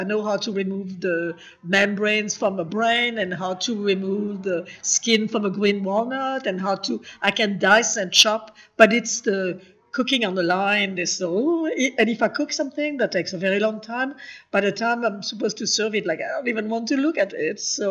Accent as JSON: {"language": "English", "town": "Paris", "region": "Île-de-France", "country": "France", "tie": "born or raised there", "said": "I grew up in Paris."}